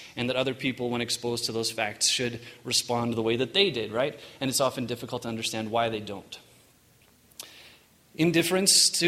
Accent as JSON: {"language": "English", "region": "Western Canada", "country": "Canada", "tie": "born or raised there", "said": "I was born and raised in Mormon in Western Canada. I come from a long line of Mormons, went to very Mormon high school"}